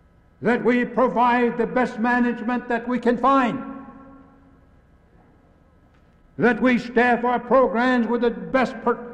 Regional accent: New Mexico, United States; There's one thing that I've learned as I deal and work with my people is this, that we as Indian people can never be satisfied

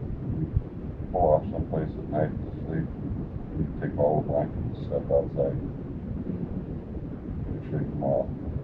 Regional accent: Great Falls, Montana, United States; born or raised there

